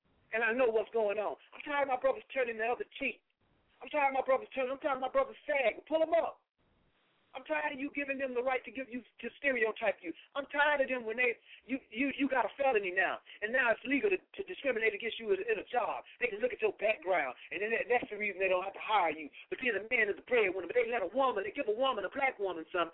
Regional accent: Garland, Texas, United States; also born or lived in Dallas; And I'm from Gall, and I was born in in Dallas and raised in Garland

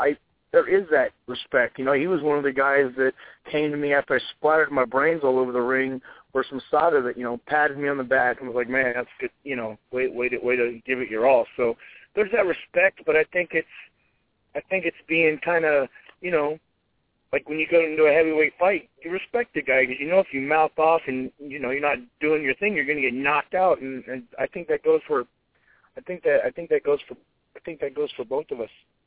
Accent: Boston, Massachusetts, United States; and I'm from Boston, and he's from New York, so there's that natural rivalry

